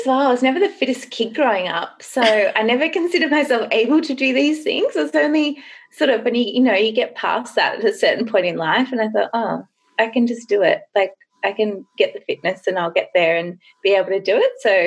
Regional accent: Grays Point, New South Wales, Australia; I grew up in Grays Point, which is right in the national park. So it was always, you know, we were surrounded by bush

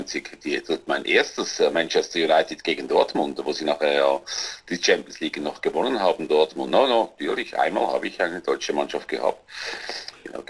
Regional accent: Switzerland; accent: Swiss German; wahrscheinlich eben auch mit meinem Dialekt, vielleicht halt der Schweizer Dialekt

